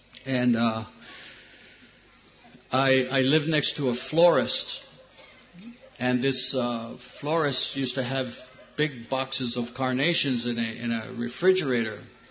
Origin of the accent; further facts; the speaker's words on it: Hawaii, United States; here I'm from Hawaii, you know, in Hawaii people are always like 90% naked, you know, on the beaches, surfing, so forth, you know.